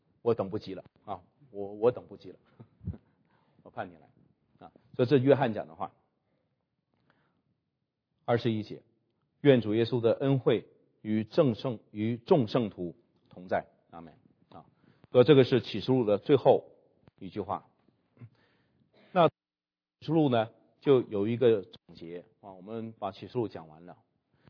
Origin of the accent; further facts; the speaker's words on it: China; 这个叫做过我们中国人叫篡改圣旨啊！